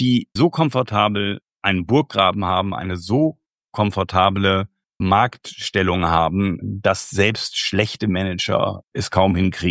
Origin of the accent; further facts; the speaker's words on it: Bremen, Germany; Ja, ich bin ja Bremer